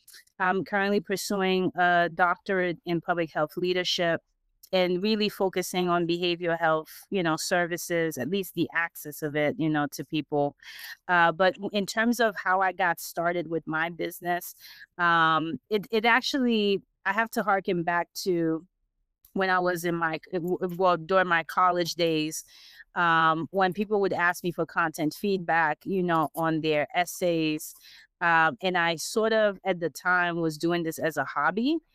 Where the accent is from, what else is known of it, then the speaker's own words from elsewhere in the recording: Haiti; also born or lived in United States; I was born in the States, but I grew up in Haiti.